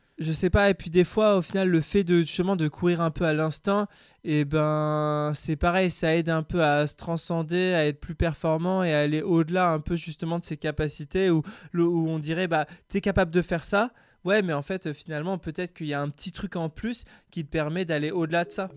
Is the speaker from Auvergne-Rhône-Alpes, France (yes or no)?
yes; Grenoble, Auvergne-Rhône-Alpes, France; Je suis grenoblois, je viens des montagnes, on va dire, dans la Chartreuse, juste au-dessus de Grenoble.